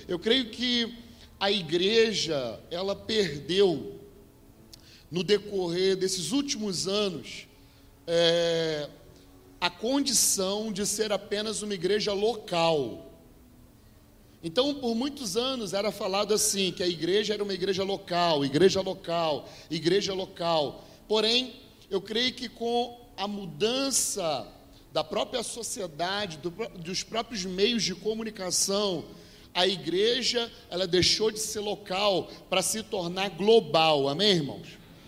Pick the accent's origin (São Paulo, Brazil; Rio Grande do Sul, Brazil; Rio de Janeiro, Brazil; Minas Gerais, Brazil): Rio de Janeiro, Brazil; Cabo Frio; eu venho lá de Cabo Frio.